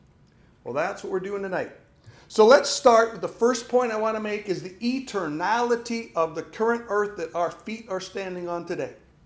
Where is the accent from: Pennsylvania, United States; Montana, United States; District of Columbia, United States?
Montana, United States; You know, I grew up in Montana, and I grew up loving the mountains, loving the river bottoms, loving God's creation.